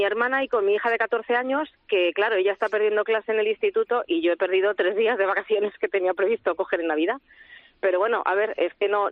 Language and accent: Spanish; Madrid, Community of Madrid, Spain; Sí, somos de Madrid.